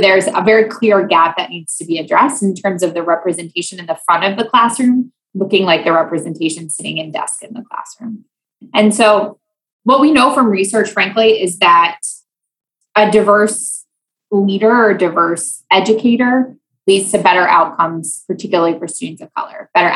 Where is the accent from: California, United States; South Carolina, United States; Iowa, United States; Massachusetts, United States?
Iowa, United States; I grew up in Iowa. You don't have to know much about Iowa to assume that I did not go to a very diverse school, right?